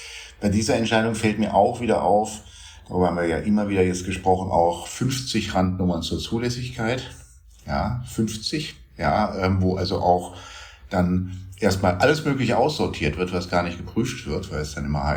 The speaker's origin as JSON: {"language": "German", "region": "Berlin", "country": "Germany", "said": "jetzt muss ich mal wieder kurz den Berliner raushängen lassen, der mir als Berliner eher ein bisschen sehr fremd ist."}